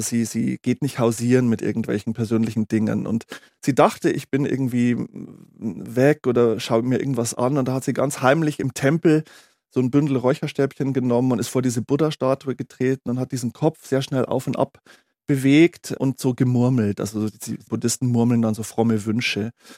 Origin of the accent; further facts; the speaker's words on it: Bavaria, Germany; ich bin in einer Kleinstadt im Bayerischen Wald groß geworden